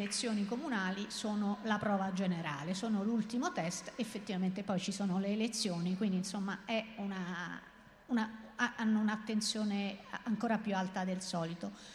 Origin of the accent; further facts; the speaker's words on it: Rome, Lazio, Italy; io sono romana